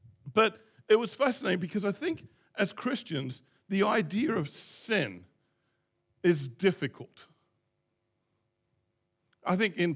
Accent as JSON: {"language": "English", "country": "Australia", "said": "And of course, I see Indians, and as an Aussie, you know, I'm thinking, oh, I've got to go up and talk to them."}